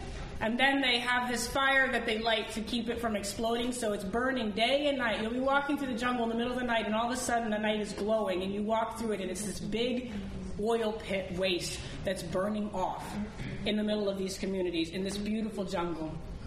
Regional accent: United States; They deported me to Mexico. I'm from the United States.

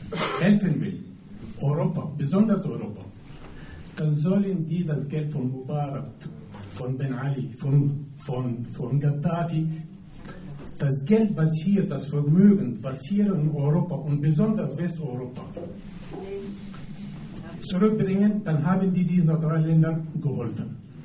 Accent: Egypt; Die ägyptische, ich bin selber ein Ägypter, ja.

